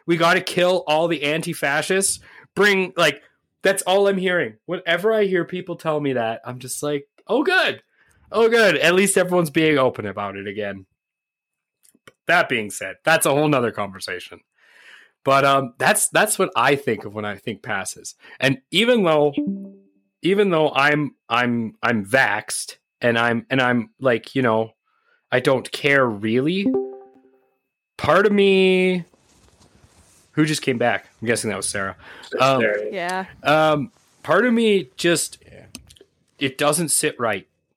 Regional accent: Canada; We're Canadian, and it is Zed.

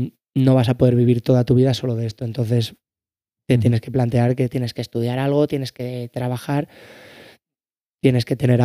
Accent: Manzanares, Castilla-La Mancha, Spain; yo por ejemplo, de donde vengo, de Manzanares

